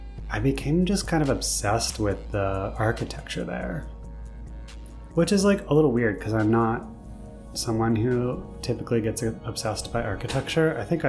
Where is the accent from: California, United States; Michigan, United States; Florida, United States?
Florida, United States; I'm from South Florida, so part of what was happening was that I was really being connected to my childhood, my past